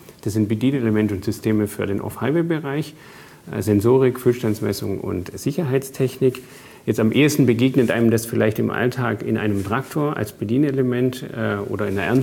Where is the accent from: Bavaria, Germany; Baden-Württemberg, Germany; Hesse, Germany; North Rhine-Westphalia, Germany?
Bavaria, Germany; Ja, ich bin im Allgäu aufgewachsen.